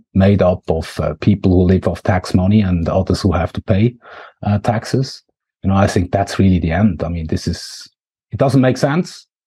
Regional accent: Switzerland; accent: Swiss; Of course, can't be my Swiss accent.

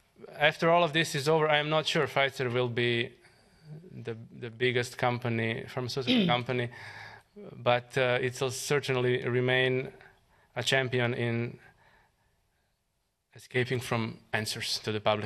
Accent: Croatia; I come from Croatia

